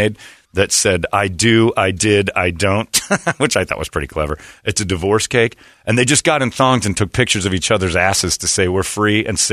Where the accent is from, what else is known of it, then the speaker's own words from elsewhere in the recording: Indiana, United States; I said, "I'm from Indiana."